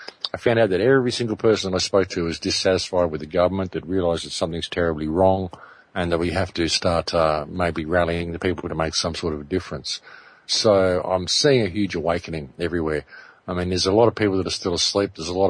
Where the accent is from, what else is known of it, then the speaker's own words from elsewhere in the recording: United States; there is that sense of, you know, we're American and we're proud to be that way.